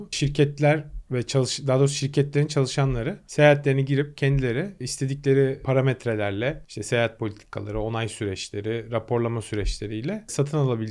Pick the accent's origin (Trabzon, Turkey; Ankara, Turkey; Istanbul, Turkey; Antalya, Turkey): Istanbul, Turkey; Kadıköy; Ben İstanbul Kadıköy'de doğdum. Suadiye'de. Yaklaşık hatta 30 yaşına kadar da orada